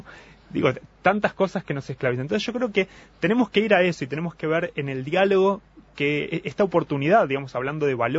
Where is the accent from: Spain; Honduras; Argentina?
Argentina; now in Uruguay; yo soy argentino, estoy aquí en Uruguay hace 3 años